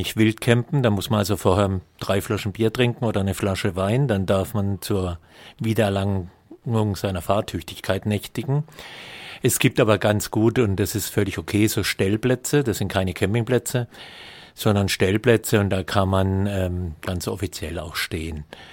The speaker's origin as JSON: {"language": "German", "town": "Karlsruhe", "region": "Baden-Württemberg", "country": "Germany", "tie": "born there", "also_born_or_lived": "Italy", "lives_now": "Ettlingen, Germany", "said": "weil ich jetzt halt als gebürtiger Karlsruher in Ettlingen wohne, bietet sich natürlich der Schwarzwald, die Pfalz, der Bodensee an."}